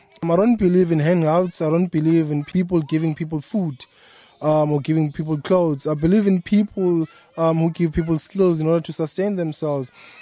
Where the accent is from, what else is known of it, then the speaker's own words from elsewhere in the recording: Cape Town, Western Cape, South Africa; I was born in Cape Town in a township called Khayelitsha. That's where I grew up. And then after some time, after grade 12, I went to study in University of the Western Cape.